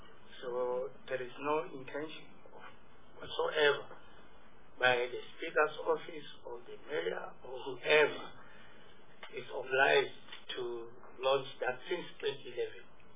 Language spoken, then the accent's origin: English; Rustenburg, North West, South Africa; you know, I'm from Rustenburg Municipality, Ward 28, in the northwest.